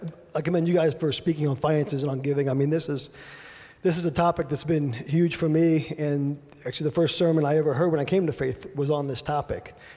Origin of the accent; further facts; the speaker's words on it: New Jersey, United States; my son said I talked too fast, and I'm from New Jersey, so I'll try to slow it down a little bit.